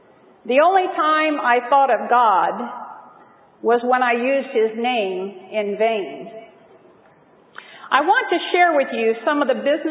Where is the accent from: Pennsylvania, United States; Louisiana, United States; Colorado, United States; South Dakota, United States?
Colorado, United States; Copper Mountain; Now, I am from Copper Mountain, Colorado